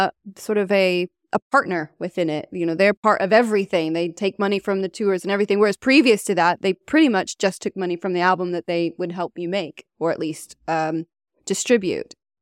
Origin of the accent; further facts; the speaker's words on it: United States; moved away as an adult; now in United Kingdom; And being an American living in the UK, like, I still have to have status in two countries